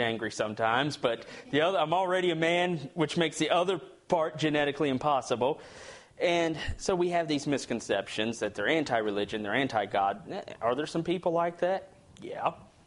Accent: Chesapeake, Virginia, United States; I grew up in Chesapeake, Virginia, right next to Virginia Beach, hurricane land.

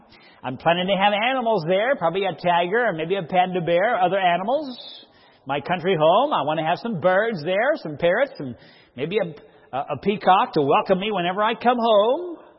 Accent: Colorado, United States; I come from Colorado.

